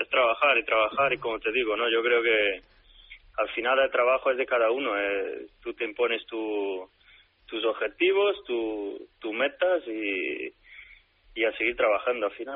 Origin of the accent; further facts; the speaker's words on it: Segovia, Castile and León, Spain; Sí, está llegando poco a poco, pero vamos, soy de Segovia, así que no hay problema.